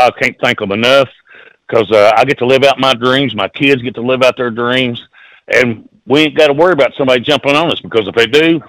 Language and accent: English; Kentucky, United States; You know, we're from Kentucky, and we were playing six nights a week.